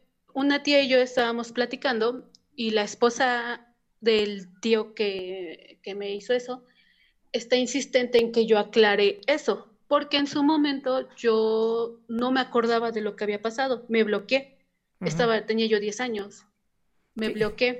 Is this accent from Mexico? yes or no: yes; Mexico; Yo soy de México